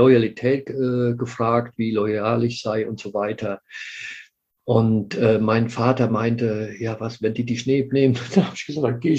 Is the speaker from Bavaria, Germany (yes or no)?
no; Rhineland-Palatinate, Germany; Ich komme aus Rheinland-Pfalz, aus dem nördlichsten Teil von Rheinland-Pfalz. Und mein Dorf, aus dem ich stamme, das ist unmittelbar an der Grenze zu NRW.